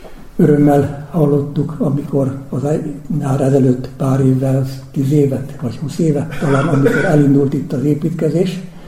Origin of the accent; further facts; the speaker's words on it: Vámos, Hungary; also born or lived in Debrecen / Szolnok; now in Veszprém, Hungary; én ugyan Vámosról származom, de aztán egy komoly Varga betű volt az életemben, mert Debrecen, aztán Szolnok, aztán egy kevés Budapest, és végül most Veszprémben élünk.